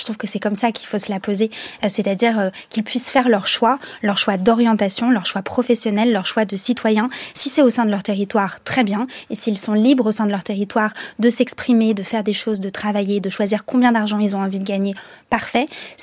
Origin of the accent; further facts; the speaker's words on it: Auvergne-Rhône-Alpes, France; Moi, j'ai grandi dans l'Allier, j'y retourne ce soir, d'ailleurs, après cette émission.